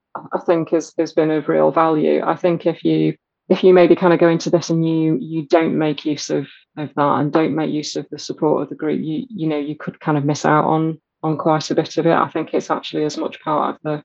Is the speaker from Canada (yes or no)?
no; United Kingdom; I'm a Brit